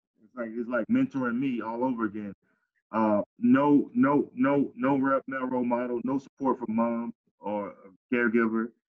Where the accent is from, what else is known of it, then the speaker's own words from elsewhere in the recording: Pompano Beach, Florida, United States; growing up in Cali City, Pompano. I fought every day when we had this whole gang thing established